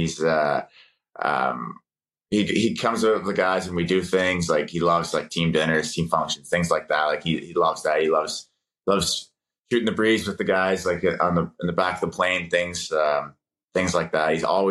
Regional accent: East Coast, United States; also born or lived in Colorado; I'm from the East Coast and family's out there and stuff. And then I played in Colorado for 4 years.

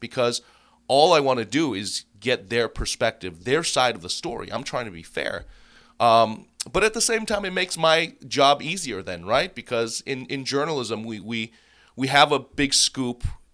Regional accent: Boston, Massachusetts, United States; now in Seattle, United States; multiple top 10 media markets like Chicago, Minneapolis, my hometown of Boston, and now Seattle.

